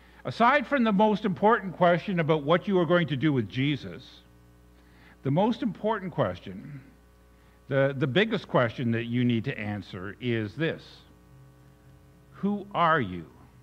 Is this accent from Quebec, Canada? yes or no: no; Ontario, Canada; I grew up in near the Trans-Canada Highway, a short drive between Armprior and Renfrew.